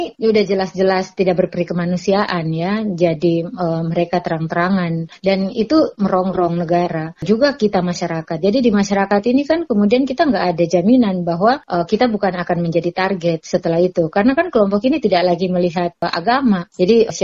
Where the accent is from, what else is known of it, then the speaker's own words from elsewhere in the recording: Poso, Central Sulawesi, Indonesia; Karena itu bagi kami orang Poso, sebenarnya apa yang terjadi di Poso hari ini bukan lagi soal perdamaian.